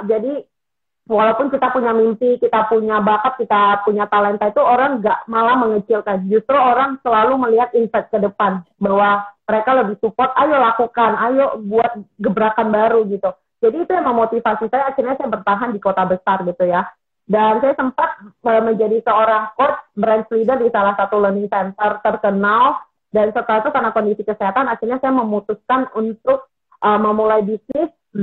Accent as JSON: {"language": "Indonesian", "town": "Pematang Siantar", "region": "North Sumatra", "country": "Indonesia", "lives_now": "Jakarta, Indonesia", "said": "saya asalnya dari Kota Pematang Siantar sama dengan Coach Erwin. Nah, untuk domisilinya Jakarta"}